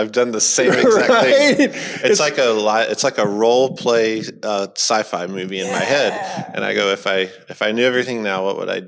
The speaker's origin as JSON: {"language": "English", "region": "Alabama", "country": "United States", "lives_now": "Kansas City, United States", "said": "As someone from Alabama that now lives in Kansas City"}